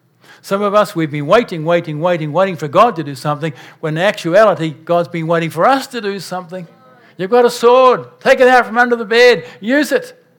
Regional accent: New Zealand; When I was a boy growing up in New Zealand

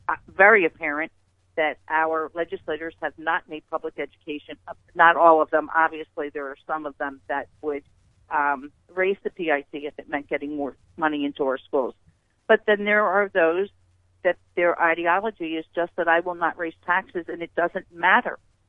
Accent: Pennsylvania, United States; I come from Bucks County, the Council Rock School District.

